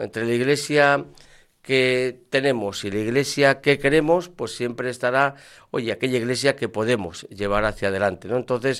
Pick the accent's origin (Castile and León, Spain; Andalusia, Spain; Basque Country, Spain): Basque Country, Spain; Ermua; que está en mi pueblo, está en Ermua, está allí, está muy contento.